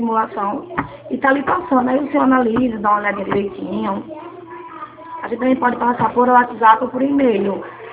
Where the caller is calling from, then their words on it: Recife, Pernambuco, Brazil; Eu falo aqui de Recife, tá?